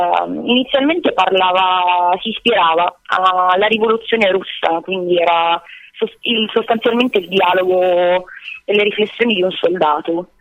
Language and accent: Italian; Vercelli, Piedmont, Italy; io e Davide siamo di Vercelli